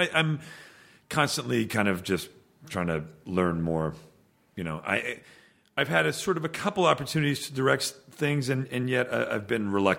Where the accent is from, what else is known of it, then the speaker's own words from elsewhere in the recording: Canada; Yeah, from being Canadian.